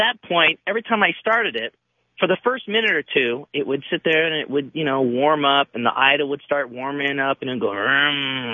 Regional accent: Philadelphia, Pennsylvania, United States; I'm from Philadelphia, PA.

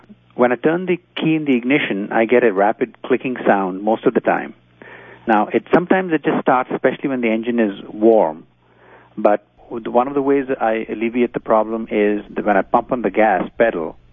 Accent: Green Bay, California, United States; I'm from Green Bay, California, just north of San Francisco.

